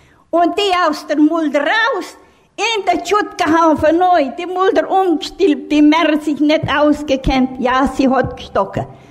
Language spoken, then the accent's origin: German; Semlak, Arad County, Romania; Ich komme aus Semlak.